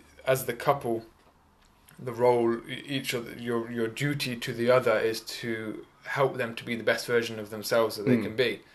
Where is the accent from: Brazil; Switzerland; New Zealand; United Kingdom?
United Kingdom; England; Obviously being from a British background, maybe I added something to the group that they could see in me. He's English, but he's not here to dominate us or to persecute us or whatever.